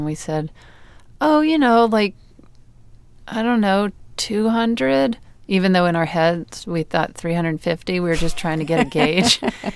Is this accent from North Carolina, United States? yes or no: no; Mississippi, United States; I'd really love to get married on the beach in my hometown in Mississippi.